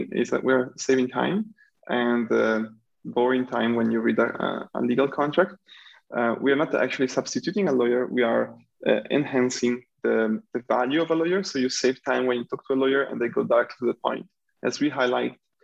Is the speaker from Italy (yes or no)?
yes; Italy; now in China; Yeah, so I'm originally from Italy, the northern part of Italy, between Venice and Milan, the city of Juliet and Romeo. And I went to school actually in Milan